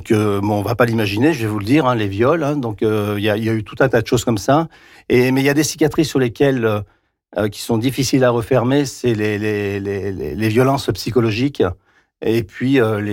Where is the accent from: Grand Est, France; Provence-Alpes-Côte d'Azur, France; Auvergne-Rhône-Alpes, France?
Auvergne-Rhône-Alpes, France; Désertines; hein, je suis né en 1967 à Désertines, donc on va dire un enfant du pays. J'ai vécu sur Valmont-Sully